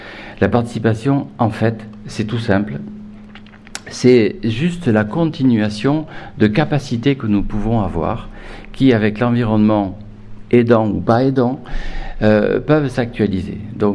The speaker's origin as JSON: {"language": "French", "town": "Bordeaux", "region": "Nouvelle-Aquitaine", "country": "France", "said": "c'est près de Bordeaux, et je viens de Bordeaux."}